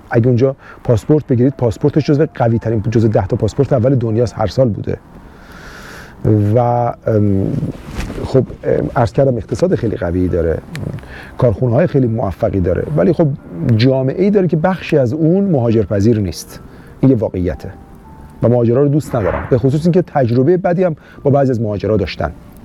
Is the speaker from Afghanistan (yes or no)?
no; Iran; گفت کجایی هستی پس؟ Where are you from؟ گفتم که I'm Persian. پرشیا.